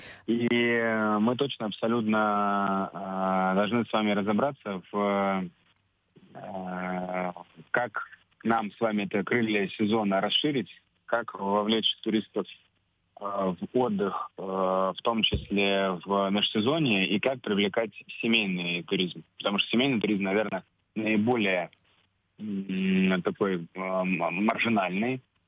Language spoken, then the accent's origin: Russian; Crimea, Ukraine; я не житель Абхазии, я сам из Крыма, и в любом случае тоже такой морской житель, который много времени прожил у моря